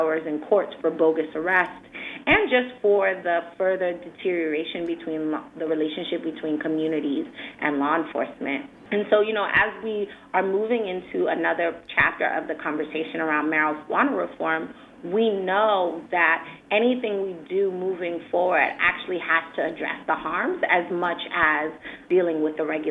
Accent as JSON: {"language": "English", "region": "New York", "country": "United States", "said": "As a New Yorker, it pains me to be behind our sports rivals like California and Massachusetts."}